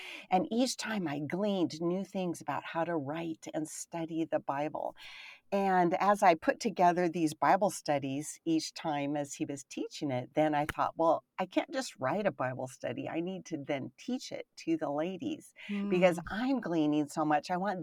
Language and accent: English; Idaho, United States; also born or lived in California / Kansas; now in Kentucky, United States; We're from Idaho, but we have been in churches in Idaho and in California and for a short time in Kansas, but and now in Kentucky.